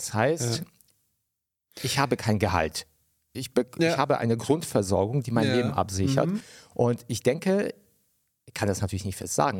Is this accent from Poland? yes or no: yes; Poland; now in Germany; Ich bin in Polen geboren worden, dann kamen wir nach Deutschland.